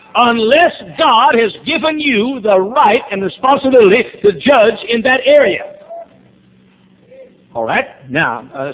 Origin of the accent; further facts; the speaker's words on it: the South, United States; I'm sorry, I'm a Southerner.